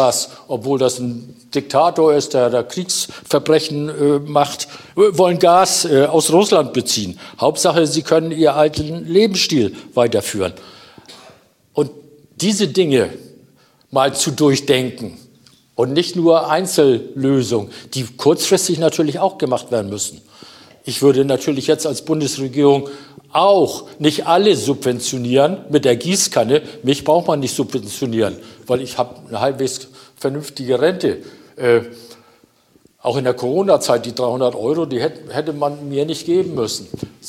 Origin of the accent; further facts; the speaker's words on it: Schleswig-Holstein, Germany; Aber ich komme ehemals aus Schleswig-Holstein